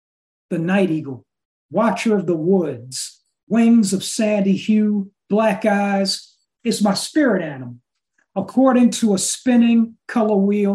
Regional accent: Oakland, California, United States; from Oakland, California, USA, traditional land of the Ohlone Nation

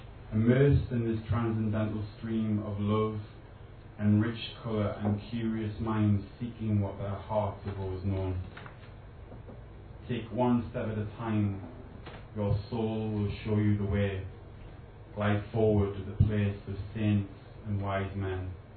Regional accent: Newcastle, North East England, United Kingdom; My grandma's from Sligo, and she raised me in Newcastle. So as a child, I always had people always ask me where I'm from, and kind of difficult to say, but I was raised in Newcastle by my Irish grandmother, and she always used to bring us to Ireland

